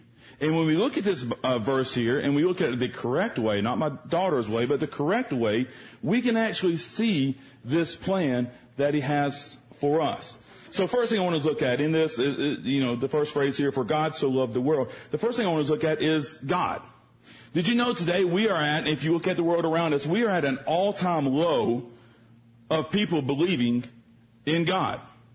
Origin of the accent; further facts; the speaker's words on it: Georgia, United States; I live in the state of Texas. I am not a Texan. I am not arrogant, and I don't believe Texas is the savior of the world, okay? Just going to let you know that really fast, all right? Actually grew up in the state of Georgia